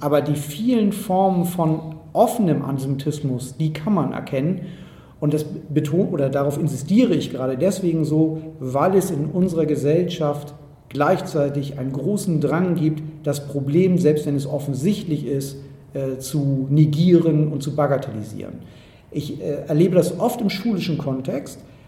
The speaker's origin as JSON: {"language": "German", "region": "Hamburg", "country": "Germany", "said": "Es hat in Hamburg, wo ich herkomme, einen Brandanschlag mit 2 Todesopfern 1980 gegeben."}